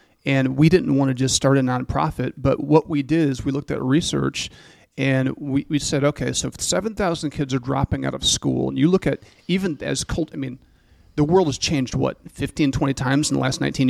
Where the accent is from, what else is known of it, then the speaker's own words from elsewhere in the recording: Michigan, United States; I was raised in the Saginaw Bay of Michigan